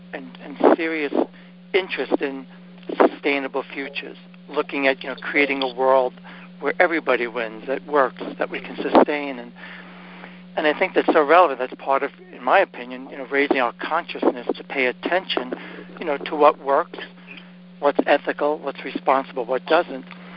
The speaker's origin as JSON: {"language": "English", "town": "Brooklyn", "region": "New York", "country": "United States", "tie": "born or raised there", "said": "And I was born and raised in Brooklyn, so my Brooklyn came out, and I started freaking out, thinking, oh God, what they put in the water?"}